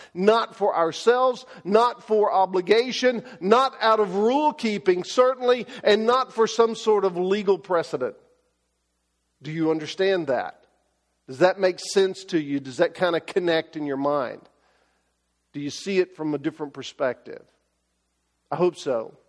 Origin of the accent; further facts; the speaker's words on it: Texas, United States; I grew up in Texas. I know how to do that.